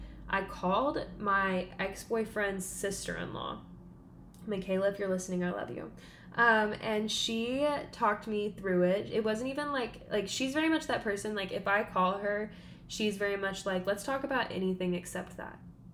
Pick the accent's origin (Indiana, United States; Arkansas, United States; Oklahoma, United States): Arkansas, United States; And mind you, I'm from Arkansas. I'm from a super small town.